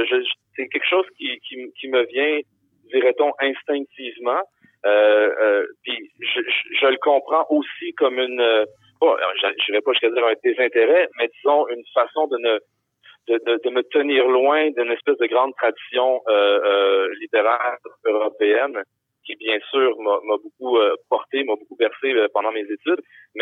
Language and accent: French; Quebec, Canada; intéressante en tant que Québécois, d'aller voir qu'est-ce qui, au Brésil, vient faire écho à ma propre identité francophone